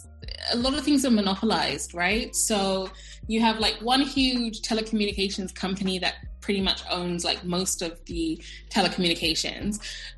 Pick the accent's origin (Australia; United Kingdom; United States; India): United Kingdom; London; born there; I was born in London, thank you.